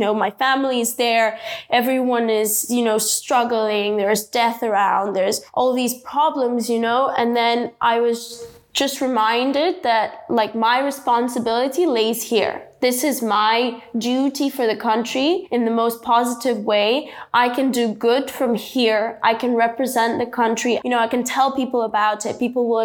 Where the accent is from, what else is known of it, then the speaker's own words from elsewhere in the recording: Ukraine; As you know, I come from Ukraine, so the war really affected all of our lives, especially for me.